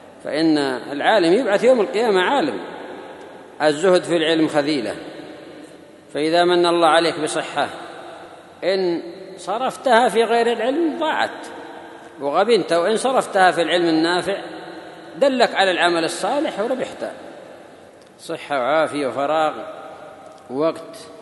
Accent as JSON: {"language": "Arabic", "country": "Yemen", "said": "خاصة عندنا في اليمن ما يقولون سيدي"}